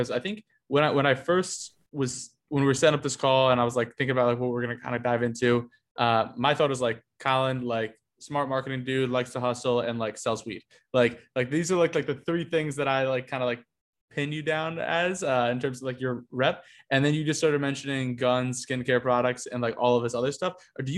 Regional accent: New Jersey, United States; Like I grew up in Jersey, whatever, right?

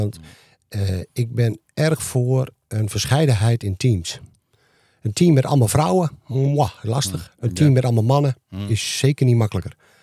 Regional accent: Groningen, Netherlands; Ik woon ook natuurlijk in Groningen. Ik kom uit Groningen. En ik heb ook gezegd, ik ben niet verhuisbaar.

